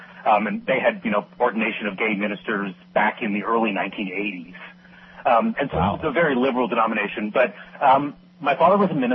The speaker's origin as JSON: {"language": "English", "country": "Canada", "tie": "born or raised there"}